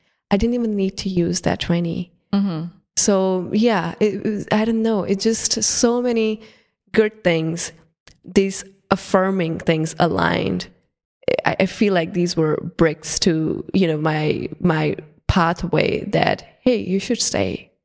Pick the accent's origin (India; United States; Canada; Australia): India; moved away; I'm, you know, being Indian, you feel a type of way asking people, like, you know, you came to a new country, you don't want to be perceived as a needy or anything as well.